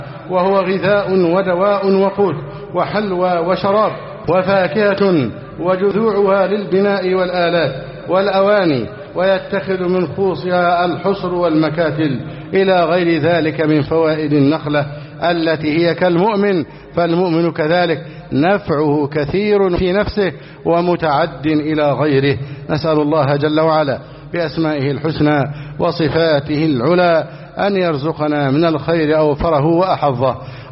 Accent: Egypt

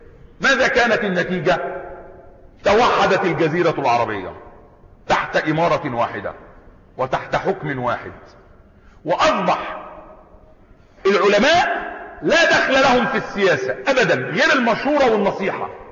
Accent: Egypt; وذلك الكلام ده لو كان حدث عندنا في مصر ايام ما قامت الدعوة الاخوانية في الاربعينات

